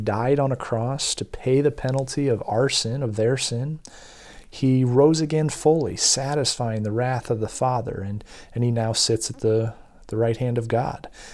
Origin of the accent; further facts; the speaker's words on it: Midwest, United States; We grew up in church, but maybe not the same church. We are from the Midwest, so our experiences have been similar.